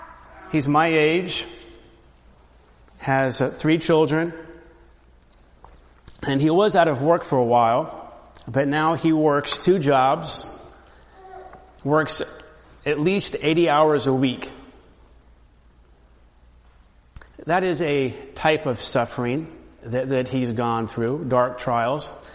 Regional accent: Orlando, Florida, United States; I have a friend that I grew up with in Orlando

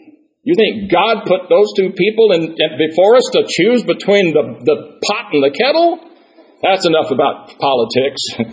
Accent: Deep South, United States; when you're a child growing up in the Deep South in the 1940s and 50s

